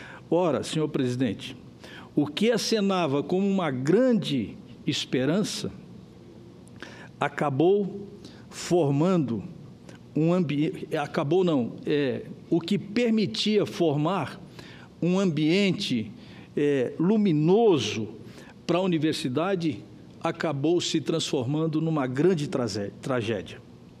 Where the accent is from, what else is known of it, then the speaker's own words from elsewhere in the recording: Santa Catarina, Brazil; como catarinense e como homem que acredita na justiça